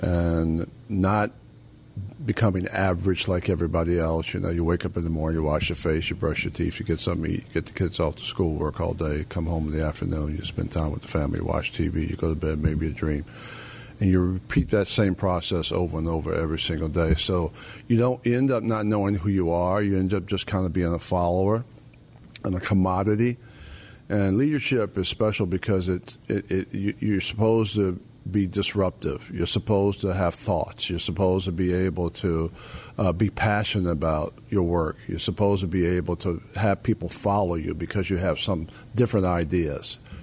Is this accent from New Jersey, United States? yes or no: yes; Whitesboro, New Jersey, United States; I grew up in a little town called Whitesboro, New Jersey, near 12 miles from Cape May, 3 miles from Wildwood.